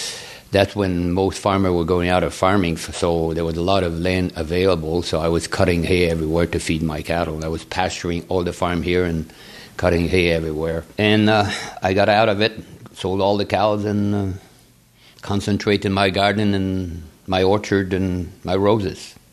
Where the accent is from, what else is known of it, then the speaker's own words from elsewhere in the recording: Canada; Well, first of all, in Canada, to go to school, you have to be 6 years old to start school. And I was born on September 30th. So I started school, I was 7 years old by the time